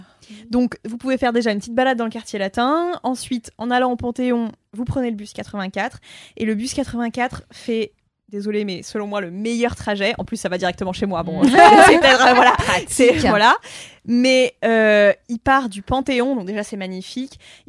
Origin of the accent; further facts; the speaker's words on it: Paris, Île-de-France, France; born there; je suis née à Paris.